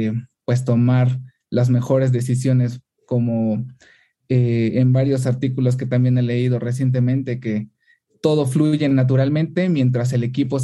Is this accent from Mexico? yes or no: yes; Mexico City, Mexico; soy de Ciudad de México.